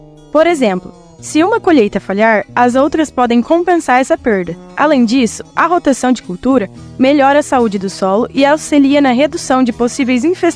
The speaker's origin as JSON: {"language": "Portuguese", "town": "Londrina", "region": "Paraná", "country": "Brazil", "said": "Sou de Londrina, Paraná"}